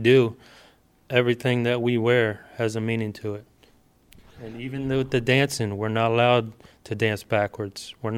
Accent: Baltimore, Maryland, United States; But I grew up in Baltimore. I've always been around it.

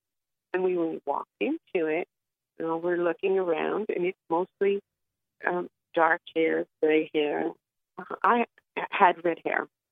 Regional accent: United States; I'm a boomer. I'm American.

